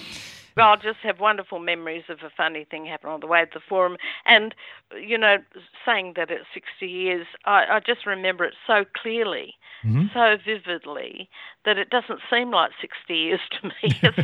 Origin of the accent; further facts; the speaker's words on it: Perth, Western Australia, Australia; The only places we didn't go to Perth, unfortunately. I'm from Perth.